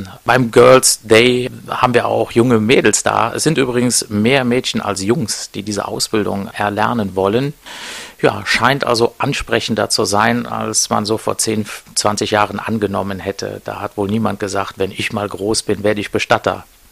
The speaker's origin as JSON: {"language": "German", "town": "Siegburg", "region": "North Rhine-Westphalia", "country": "Germany", "tie": "born or raised there", "also_born_or_lived": "Munich, Germany / United States", "said": "Habe viel von der Welt sehen dürfen, durfte in München und in Amerika studieren. Bin dann aber irgendwann zurück hier in meine Heimatregion gekommen, nach Siegburg, wo mein Urgroßvater 1903 das erste Bestattungshaus gegründet hat."}